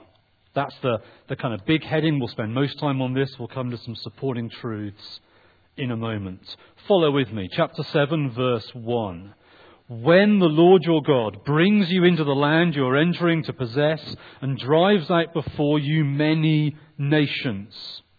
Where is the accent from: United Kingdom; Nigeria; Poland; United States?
United Kingdom; England; I'm half English, half Welsh. So life has been complicated. But I've always lived in England, so I consider myself English.